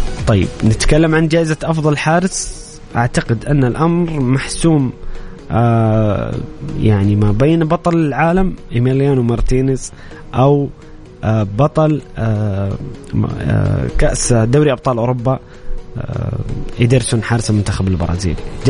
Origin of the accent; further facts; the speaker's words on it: Saudi Arabia; من أجمل لحظاتنا كسعوديين تسجيل الهدف الثاني